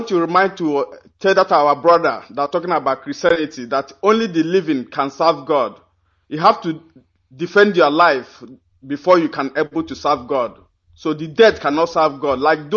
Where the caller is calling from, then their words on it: Oslo, Norway; I'm calling from Oslo in Norway.